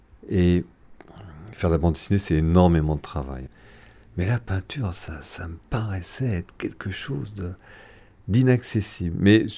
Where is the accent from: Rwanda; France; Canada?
France; born there; Je suis né en France. Je quitte rarement la France.